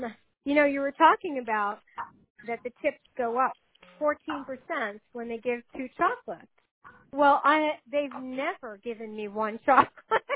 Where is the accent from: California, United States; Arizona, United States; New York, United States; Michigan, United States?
New York, United States; now in Oklahoma, United States; I'm a New Yorker who lives in Oklahoma.